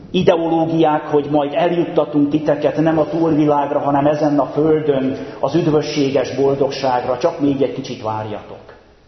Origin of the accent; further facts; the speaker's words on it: Hungary; a világnak azon a részén, ahol mi éltünk, élhettünk magyarként és reformátusként, itt a Kárpát-medencében